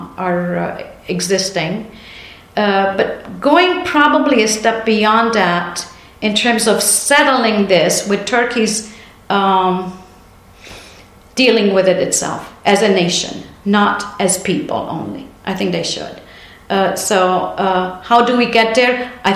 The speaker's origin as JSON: {"language": "English", "country": "Lebanon", "tie": "born or raised there", "said": "In fact, I was born in Lebanon, so in the schools of Lebanon, this is a topic that is continuously taught in schools throughout the grades."}